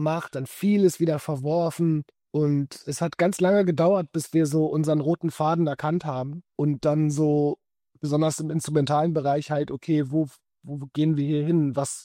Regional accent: Berlin, Germany; Also, ich bin ein in Berlin aufgewachsener Sohn schottischer Eltern.

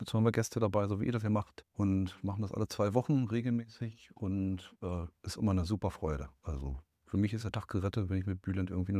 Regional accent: Brandenburg, Germany; komme aus der Nähe von Berlin. Also ich sage mal Berliner Speckgürtel. Meistens verstehen die Leute, dass ich Berliner bin, aber ich bin Brandenburger.

